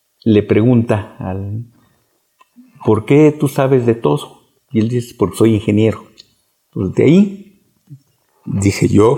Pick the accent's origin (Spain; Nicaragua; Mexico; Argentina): Mexico; Chiapas; Bueno, yo soy del estado de Chiapas.